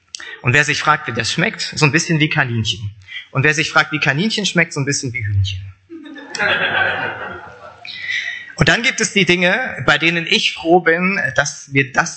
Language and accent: German; Falkensee, Brandenburg, Germany; der Rest meiner Familie, meine Frau und meine zwei Jungs sind in meiner Heimatstadt Falkensee